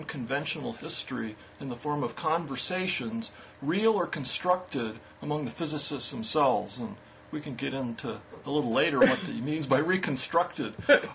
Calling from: Santa Fe, New Mexico, United States; I'm talking from Santa Fe, New Mexico

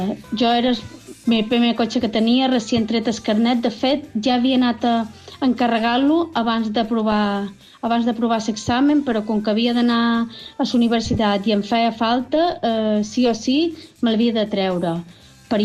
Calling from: Ibiza, Balearic Islands, Spain; d'Eivissa

